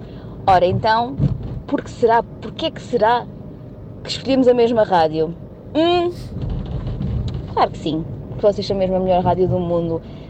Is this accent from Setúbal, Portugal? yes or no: no; Sabugal, Guarda, Portugal; sou do Sabugal